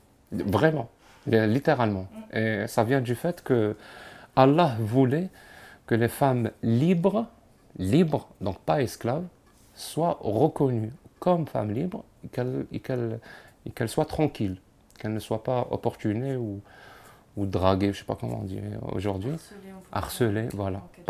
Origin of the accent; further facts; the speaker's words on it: Algeria; je suis algérien, je suis marié depuis 10 ans.